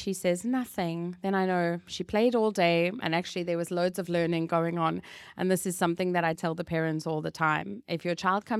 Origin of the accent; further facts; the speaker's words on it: South Africa; I'm actually from South Africa